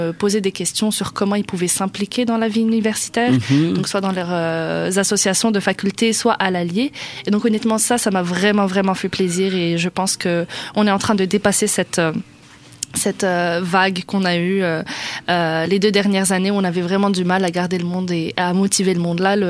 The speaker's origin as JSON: {"language": "French", "country": "Morocco", "said": "Oui, je suis marocaine."}